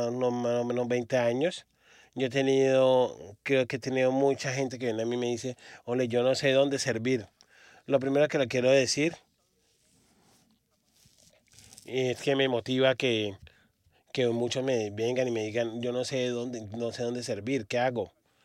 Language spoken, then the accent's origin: Spanish; Australia; Yo nací y crecí en Australia